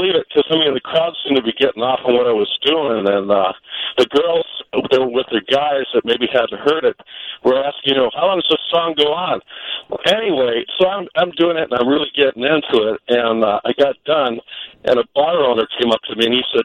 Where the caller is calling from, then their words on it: Iowa, United States; I'm calling from Eastern Iowa. There are a couple bars in this town that did karaoke.